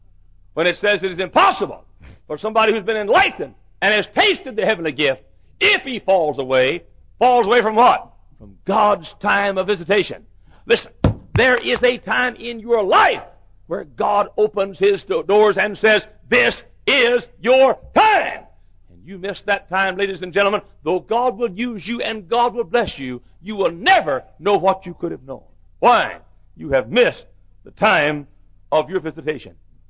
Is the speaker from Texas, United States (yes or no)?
yes; Dallas, Texas, United States; I was sitting in a motel room in Dallas, Texas, my hometown, and the phone rang and I answered it.